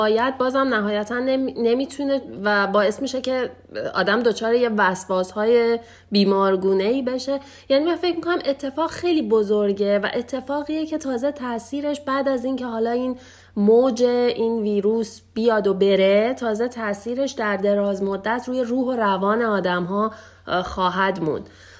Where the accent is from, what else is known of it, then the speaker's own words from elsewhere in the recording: Iran; برای ما ایرانی ها به عنوان یه ایرانی اینو میگم